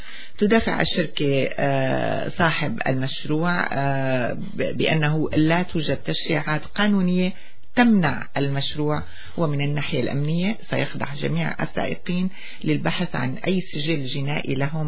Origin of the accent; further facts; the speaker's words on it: Syria; يعني هي طريقة كتير معروفة عندنا بسوريا